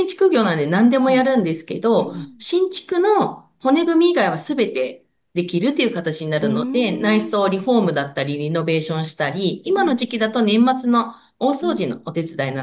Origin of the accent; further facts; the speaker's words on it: Kawasaki, Kanagawa, Japan; やっぱり地元川崎で幼少期ずっと育って、やっぱり一回外に出て、また戻ってきた身で、より川崎が好きになっているの